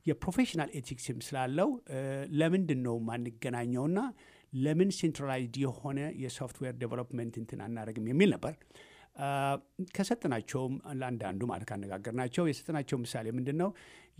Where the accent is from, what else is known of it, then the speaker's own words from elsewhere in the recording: Tigray, Ethiopia; እኔ የትግራይ ተወላጅ ነኝ፣